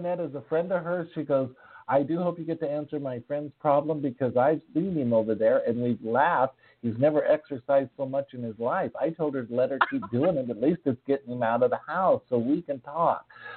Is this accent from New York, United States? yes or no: yes; New York, United States; I come from New York and I cook a very good pizza.